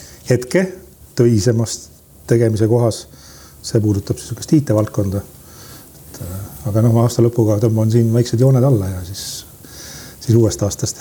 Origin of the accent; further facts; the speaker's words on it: Saare County, Estonia; Vahepeal oli kulliküla Lümanda vallas, et sinna ühe maja pidamise. Ja noh, oma lapsepõlve ma olen seal kasvanud. Ja kihelkonna koolis käinud.